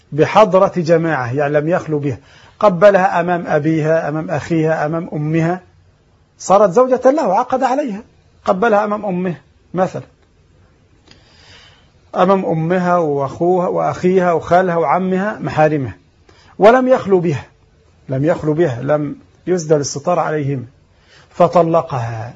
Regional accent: Egypt; والصداق عندنا كمصريين هنا في مصر

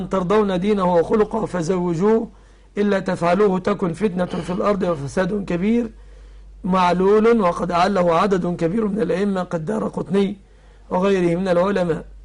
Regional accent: Egypt; وأسأل الله أن يحفظ بلادنا مصر آمنة مطمئنة

